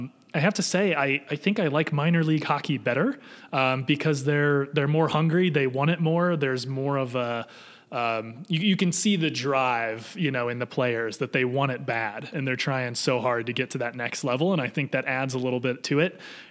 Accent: Fort Wayne, Indiana, United States; So I grew up in Indiana, in Fort Wayne, Indiana, for our listeners out there.

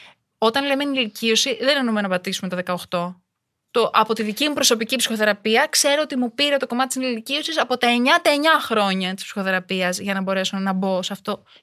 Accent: Albania; Greek is a second language; είμαι γκέι, είμαι Αλβανίδα, είμαι πρόσφυγας

